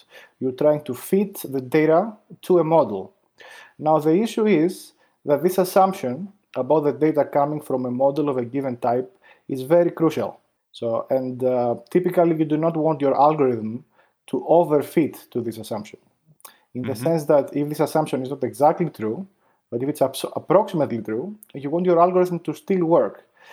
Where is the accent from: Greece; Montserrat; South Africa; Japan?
Greece; moved away as an adult; now in United States; I grew up in Greece. This is where I did my undergrad. I moved to Columbia University for grad school.